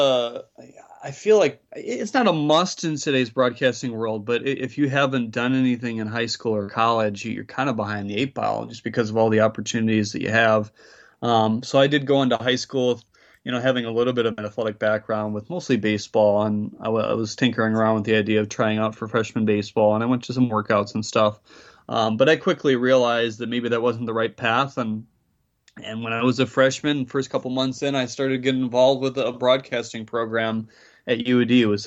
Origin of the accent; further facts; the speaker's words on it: St. Clair Shores, Michigan, United States; I grew up just outside of Detroit, about 15 minutes away in St. Clair Shores, which is kind of right off of Lake St. Clair as well.